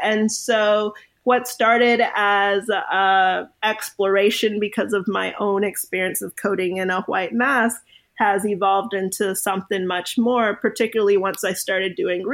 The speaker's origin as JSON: {"language": "English", "town": "Oxford", "region": "Mississippi", "country": "United States", "tie": "born or raised there", "said": "when people hear I grew up in Oxford, Mississippi, I'm not sure what mental image is created"}